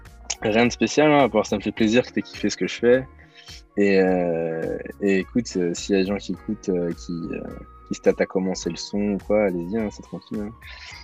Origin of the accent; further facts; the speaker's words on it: Belgium; now in Paris, France; je suis belge, mais j'habite à Paname